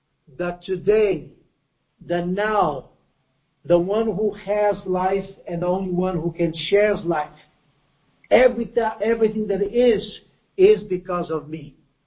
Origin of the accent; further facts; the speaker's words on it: Egypt; I was raised there in Egypt, and they have more than 1,000 gods there.